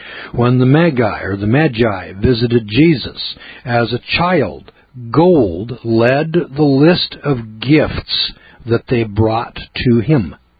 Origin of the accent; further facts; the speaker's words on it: California, United States; I was raised in Humboldt County, California, and I worked on those dairies down there with the Portuguese and Italians and the Danes